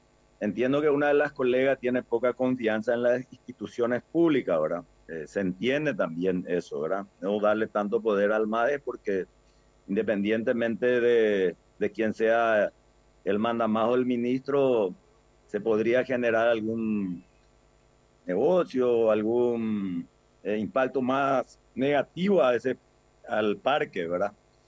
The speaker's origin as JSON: {"language": "Spanish", "country": "Paraguay", "said": "¿Y por qué no darnos como paraguayos la oportunidad, primeramente, de explotar también ese recurso natural que tenemos en el subsuelo"}